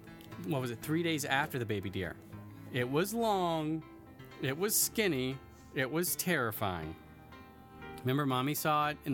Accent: Georgia, United States; And I'm originally from Georgia.

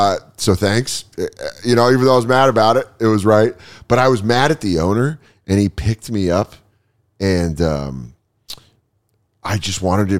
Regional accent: Colorado, United States; And I'm from Colorado. I've driven from Colorado to Arizona multiple times.

